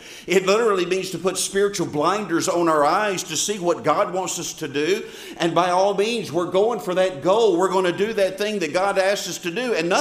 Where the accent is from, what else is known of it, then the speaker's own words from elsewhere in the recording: Southern United States, United States; Listen, this is the South. I was born in the South. I've lived in the South all my life.